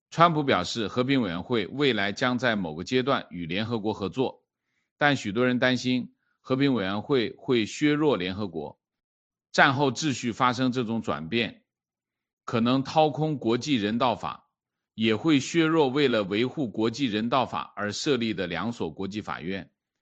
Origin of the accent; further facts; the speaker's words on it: Henan, China; moved away as an adult; 作为一个河南人，我对此感到遗憾。郑州是一个很大的城市